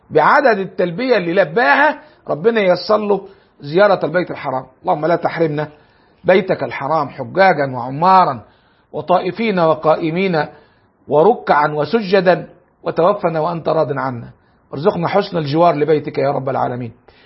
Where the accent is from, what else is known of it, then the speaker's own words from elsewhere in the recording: Cairo Governorate, Egypt; وما كانش ايامنا ما عندنا في مصر كلها القاهره الا معهدين 2 للاعدادي وواحد للثانوي، جيلنا عانى كتير يعني